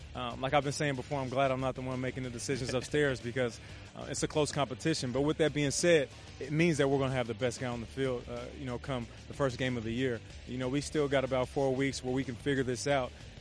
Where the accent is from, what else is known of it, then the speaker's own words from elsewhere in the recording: Seattle, Washington, United States; also born or lived in Detroit; You know, even though I'm from Seattle, Detroit's like my second home. 4 years I spent there.